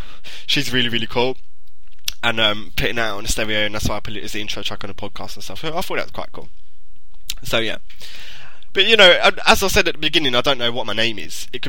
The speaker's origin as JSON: {"language": "English", "region": "England", "country": "United Kingdom", "said": "I'm not actually black. I'm English and I'm white. But, well, I'm not really English, you know. I've got Polish in the family and stuff like"}